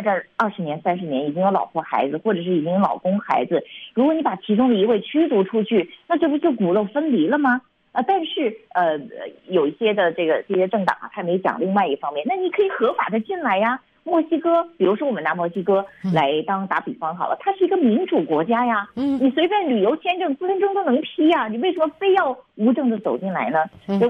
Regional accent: United States; 就只能让我们美国人更加的担心

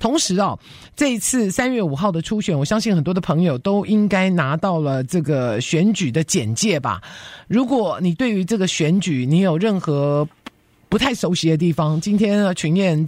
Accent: United States; 街友是我们美国人。

